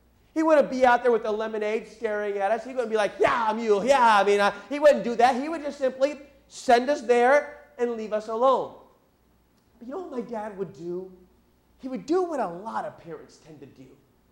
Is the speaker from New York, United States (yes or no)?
no; Tucson, Arizona, United States; I grew up in Tucson, Arizona, a long, long way from here. And in where I grew up, there wasn't a whole lot of grass.